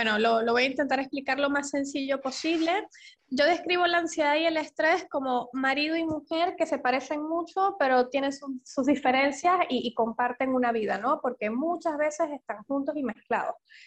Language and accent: Spanish; Venezuela; soy venezolana, soy psicóloga.